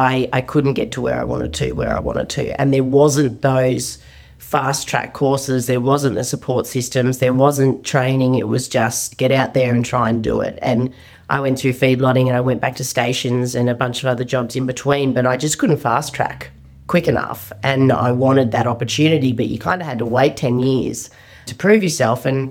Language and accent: English; Mount Isa, Queensland, Australia; also born or lived in Victoria; So I was born in Mount Isa and brought up barefoot in the Simpson Desert.